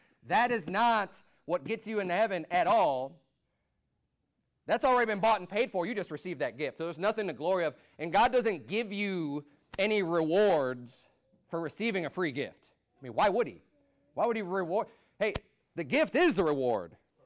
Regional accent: Illinois, United States; I grew up in Illinois. Just outside Chicago, very strong work ethic, not just in my family, but culturally in the area.

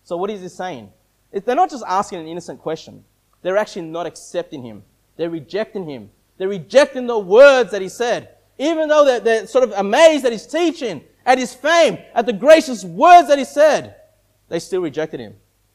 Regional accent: Sydney, New South Wales, Australia; now in Sunshine Coast, Australia; I was born and raised in Sydney.

